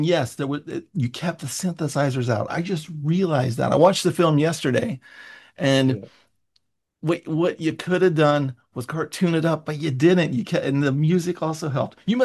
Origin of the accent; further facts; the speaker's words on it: San Francisco, California, United States; now in Los Angeles, United States; the other beautiful thing is I'm from San Francisco, so the baseball thing in the United States, it's when it comes to San Francisco and Los Angeles. I live in Los Angeles now, which is enemy territory.